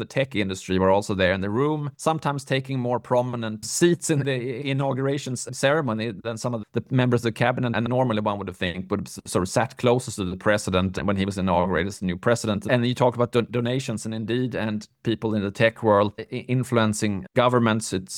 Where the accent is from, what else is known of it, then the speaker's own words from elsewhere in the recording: Sweden; I'm from Sweden.